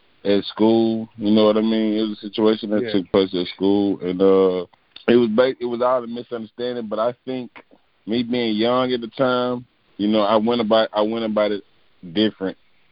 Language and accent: English; Texas, United States; listening to my music, you can't tell I'm from Texas until you hear me talking.